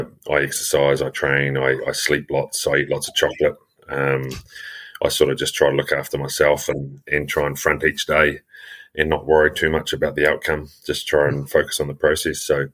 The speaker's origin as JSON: {"language": "English", "town": "Tauranga", "region": "Bay of Plenty", "country": "New Zealand", "tie": "born or raised there", "also_born_or_lived": "Australia", "said": "From New Zealand, I live in Tauranga, and yeah, I was born and bred in New Zealand. I went overseas to study in Australia for 4 years"}